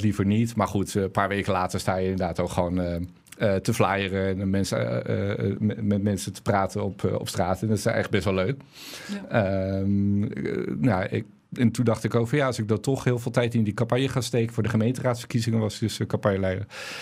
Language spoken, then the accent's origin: Dutch; Haarlem, North Holland, Netherlands; geboren getogen Haarlemmer. Ik ben in de Deo geboren en Noord opgegroeid.